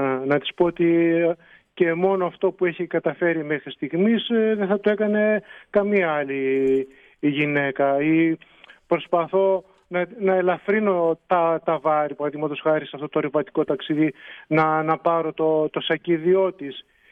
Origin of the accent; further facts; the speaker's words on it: Greece; μας λέει από πού είσαστε, από την Ελλάδα.